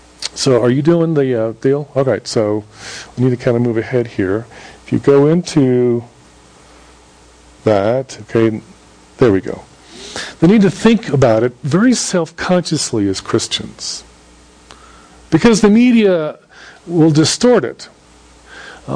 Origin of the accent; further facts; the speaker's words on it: Houston, Texas, United States; And I grew up in Houston, and we would drive to Guatemala. It's a four-day drive. Long, long drive. We were raised bilingual, bicultural. I've spoken Spanish, you know, since forever.